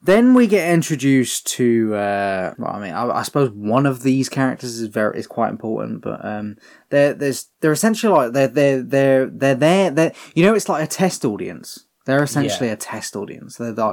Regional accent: Texas, United States; So, yeah, I'm a Texan.

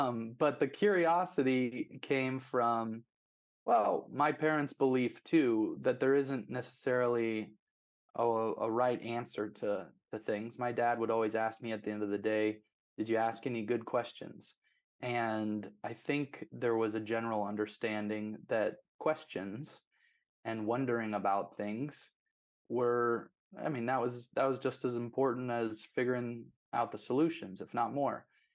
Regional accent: Denver, Colorado, United States; I grew up in Denver, Colorado with Justin.

